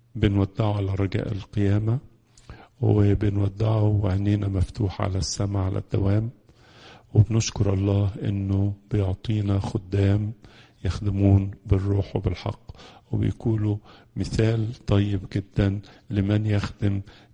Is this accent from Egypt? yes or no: yes; Egypt